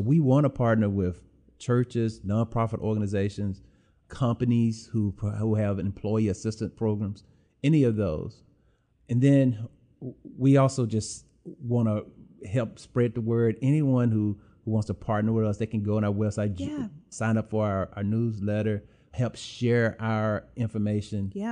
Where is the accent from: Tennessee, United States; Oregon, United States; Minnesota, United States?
Tennessee, United States; Memphis; I would tell them I'm from Memphis.